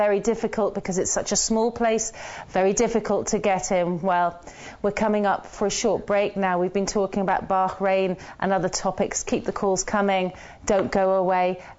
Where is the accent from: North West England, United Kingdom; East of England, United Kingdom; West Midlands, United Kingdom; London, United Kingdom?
London, United Kingdom; I'm a Londoner.